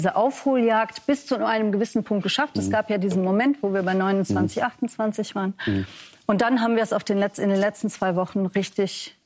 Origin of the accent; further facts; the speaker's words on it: Rhineland-Palatinate, Germany; Ich bin aus Rheinland-Pfalz.